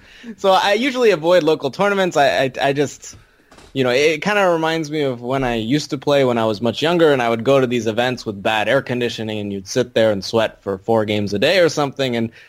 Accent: New Hampshire, United States; moved away as an adult; So my journey was basically I grew up in New Hampshire, where I was for about – I probably should have looked at this before I got interviewed. But I was about 20 or so, 19, when I went to California.

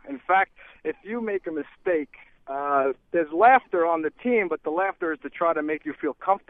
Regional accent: New York, United States; Well, coming in as a ball player, growing up in New York, playing in Sandlot and playing college ball

